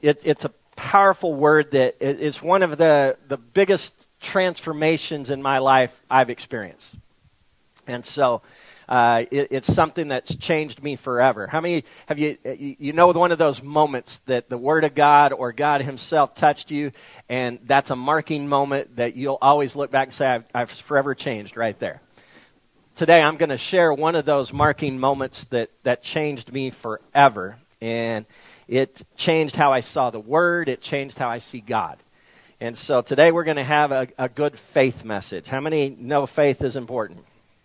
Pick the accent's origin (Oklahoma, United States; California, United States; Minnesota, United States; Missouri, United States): Oklahoma, United States; Laverne; I grew up in Laverne, Oklahoma. I was waiting for applause, but I didn't get any there.